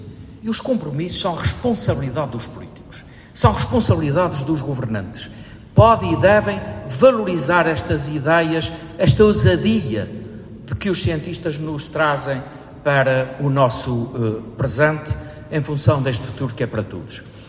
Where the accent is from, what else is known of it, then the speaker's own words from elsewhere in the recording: Portugal; saúdo também, enquanto português e responsável político numa parte do nosso território